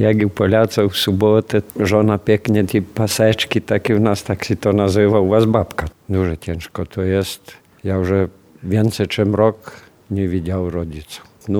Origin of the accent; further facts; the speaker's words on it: Ukraine; Polish is a second language; now in Poland; Jestem z Ukrainy.